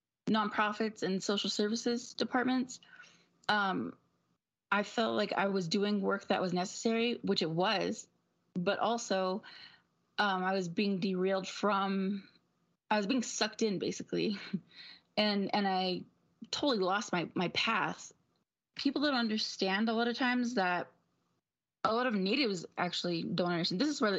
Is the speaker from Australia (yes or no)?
no; Duck Valley, United States; I come from the Duck Valley Shoshone Paiute Reservation